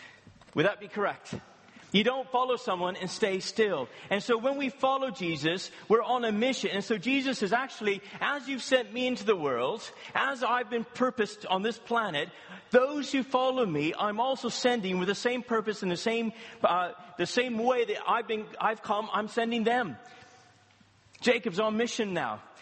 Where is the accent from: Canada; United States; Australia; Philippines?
Canada; now in Brighton; I'm originally from Canada, as you can tell from the twang in my voice. I'm not from these parts. But God called us to Brighton 11 years ago